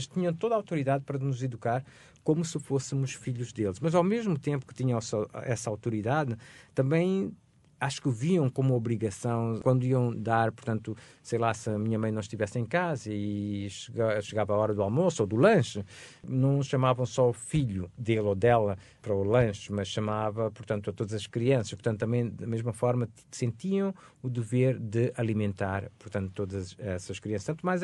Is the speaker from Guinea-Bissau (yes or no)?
yes; Bissau, Guinea-Bissau; Sim, eu sou da Guiné-Bissau, eu nasci em Bissau, eu passei uma boa parte da minha infância em Bissau.